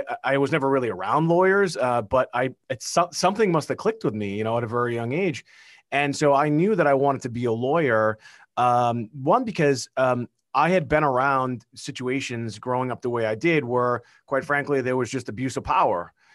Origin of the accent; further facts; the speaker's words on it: Beverly, Massachusetts, United States; So I grew up just north of Boston in a town called Beverly, Mass.